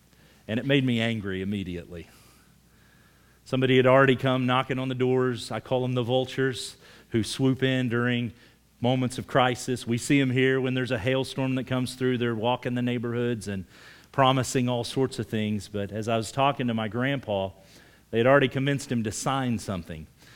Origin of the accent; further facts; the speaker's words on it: Morris, United States; we drove into Morris, which is the town that was directly struck, and my hometown, where I grew up, little town, 1,200 people.